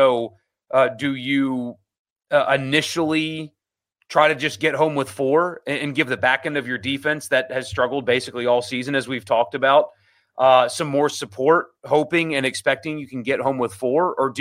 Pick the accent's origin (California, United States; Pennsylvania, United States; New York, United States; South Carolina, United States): South Carolina, United States; She covers South Carolina for the Greenville News, which is my hometown paper where I grew up in upstate South Carolina.